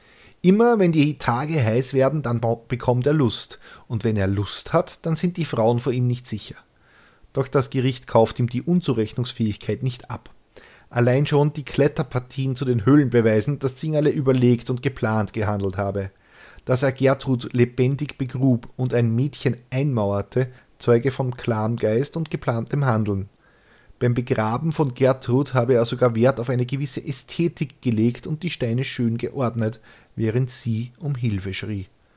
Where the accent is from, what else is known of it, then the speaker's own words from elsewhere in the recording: Lower Austria, Austria; den machst du als Niederösterreicher.